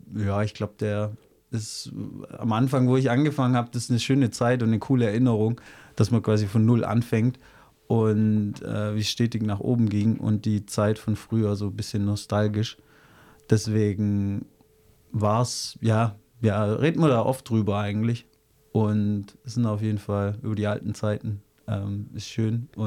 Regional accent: Tettnang, Baden-Württemberg, Germany; Also, ich komme aus Tettnang, ist bei Friedrichshafen, Bodensee-Gegend.

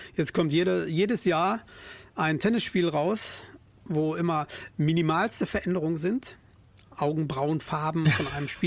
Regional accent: North Rhine-Westphalia, Germany; wir sind aus dem Ruhrgebiet übrigens.

